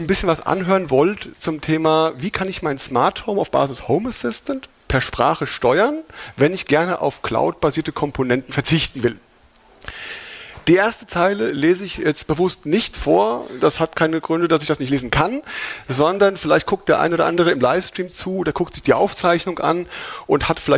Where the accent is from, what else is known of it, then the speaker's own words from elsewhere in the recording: Hesse, Germany; accent: Hessian; ich komme aus Hessen.